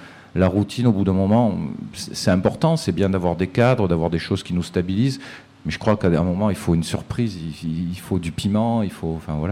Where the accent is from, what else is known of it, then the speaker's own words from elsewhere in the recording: Marseille, Provence-Alpes-Côte d'Azur, France; moi je viens de Marseille, je travaille depuis 30 ans dans la radio, ça fait 31 ans que je fais des émissions, je suis à Marseille à Radio Grenouille